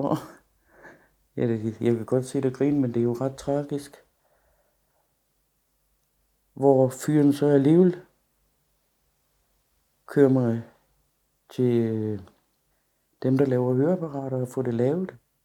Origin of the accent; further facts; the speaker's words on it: Odense, Region of Southern Denmark, Denmark; now in Frederiksværk, Denmark; Jeg er 67. Jeg kommer fra Odense. Nu bor jeg her i Frederiksværk